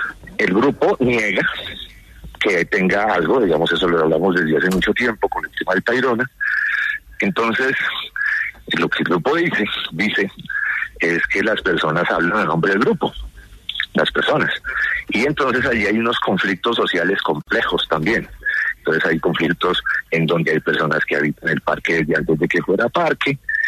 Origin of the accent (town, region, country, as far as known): Colombia